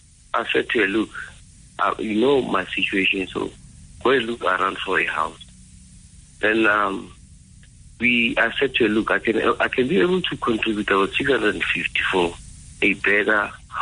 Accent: Carltonville, Gauteng, South Africa; I'm from Carltonville.

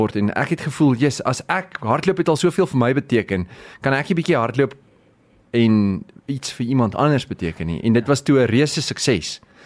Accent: Free State, South Africa; born or raised there

